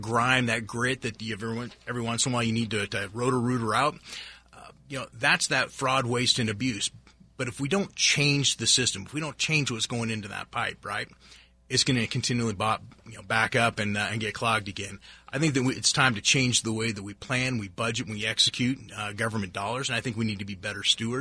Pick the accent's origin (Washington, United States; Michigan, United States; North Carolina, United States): Washington, United States; Seattle; So I'm the product of a lifelong or, you know, generational family of Seattle police officers.